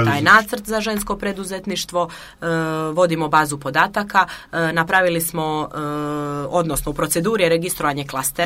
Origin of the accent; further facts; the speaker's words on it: Grbalj, Kotor Municipality, Montenegro; Pa ne bih rekla da je nema, evo ja sam iz Grblja